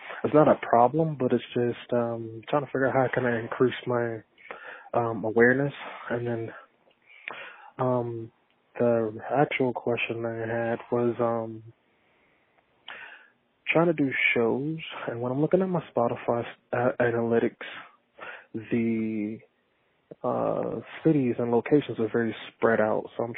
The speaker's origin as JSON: {"language": "English", "region": "Wyoming", "country": "United States", "said": "You know, like, I'm from Wyoming and Colorado's 30 minutes away"}